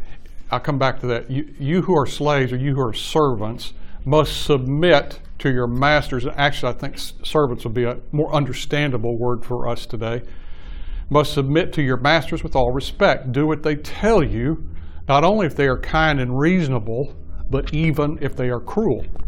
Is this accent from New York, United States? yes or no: no; Dallas, Texas, United States; born there; They're not from they weren't born where I was born in Oak Cliff.